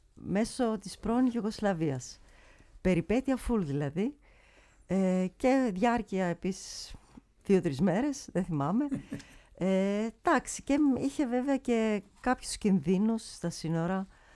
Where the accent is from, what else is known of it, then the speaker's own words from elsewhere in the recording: Veria, Central Macedonia, Greece; moved away as an adult; now in Cologne, Germany; Η καταγωγή μου είναι από τη Βέρεια. Ναι. Και όταν ήμουν 21 χρονών, όπως είπα, νομίζω, πήγα στην Κολονία να επισκεφτώ μια ξαδέρφη μου και έμεινα.